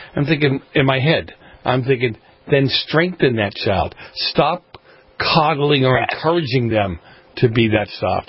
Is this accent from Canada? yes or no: no; East Coast, United States; Now, see, we grew up on the East Coast. We had air raid and fallout shelters.